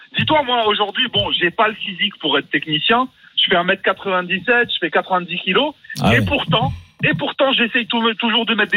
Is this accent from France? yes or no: no; Algeria; Moi j'ai grandi en Algérie. Et j'ai appris à jouer au foot en Algérie, à l'école, dans la rue et tout ça.